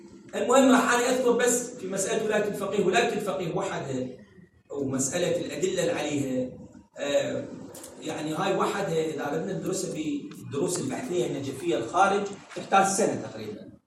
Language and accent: Arabic; Iraq; إحنا دولة عراقية 70% تقريبا شيعة إمامية